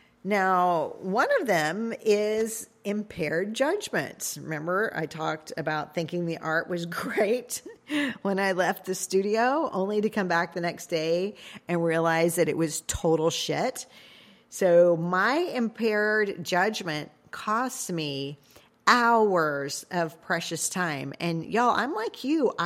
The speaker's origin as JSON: {"language": "English", "region": "Louisiana", "country": "United States", "said": "maybe it's because I'm Cajun"}